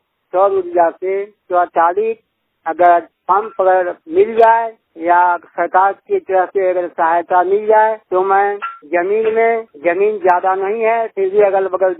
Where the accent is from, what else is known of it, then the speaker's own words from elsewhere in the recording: Bengabad, Jharkhand, India; ग्राम राजकोष बेंगाबाद, जिला गिरिडीह, झारखंड का रहने वाला हूँ।